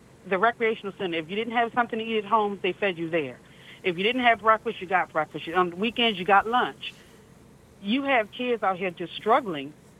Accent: Maryland, United States; What I would like to say, I'm from Anne Arundel County

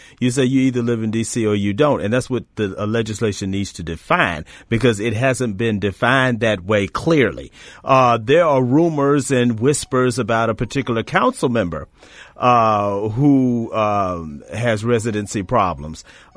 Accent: Maryland, United States; I'm from Ward 9, and I go to church.

